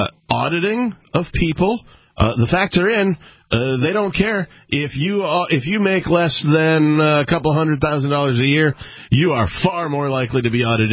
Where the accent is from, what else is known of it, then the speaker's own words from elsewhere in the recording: Wisconsin, United States; also born or lived in Seattle / New Hampshire; I grew up in Wisconsin. I saw some strikes and that kind of a thing, which are pseudo-political protests